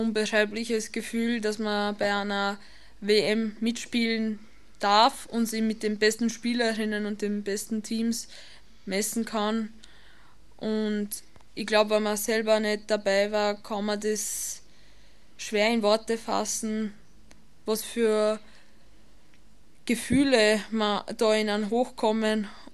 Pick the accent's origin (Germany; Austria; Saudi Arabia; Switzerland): Austria; Lower Austria; wie schon gesagt. Ich bin aus Österreich, eine gebürtige Niederösterreicherin, aber spiele in Oberösterreich, genauer gesagt in Linz Fußball